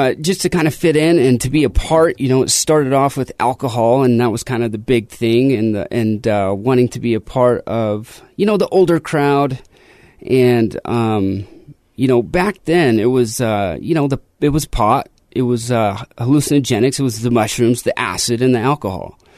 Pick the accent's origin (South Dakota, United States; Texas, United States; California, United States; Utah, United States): Utah, United States; Salt Lake City; I grew up in Salt Lake City, Utah.